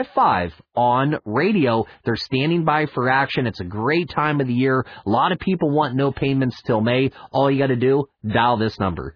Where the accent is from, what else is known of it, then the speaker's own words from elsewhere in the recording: Weirton, West Virginia, United States; I'm born and raised in Weirton, West Virginia. Right across the bridge is a place called Steubenville, Ohio